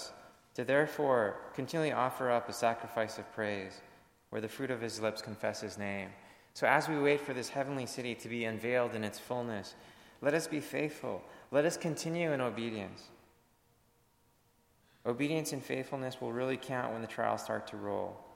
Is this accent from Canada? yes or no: yes; Canada; now in United States; As a Canadian citizen living as an American resident, I think about that sometimes.